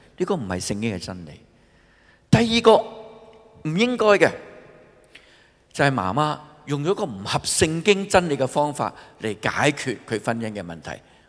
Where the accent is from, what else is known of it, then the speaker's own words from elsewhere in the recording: China; 我哋中国人信耶稣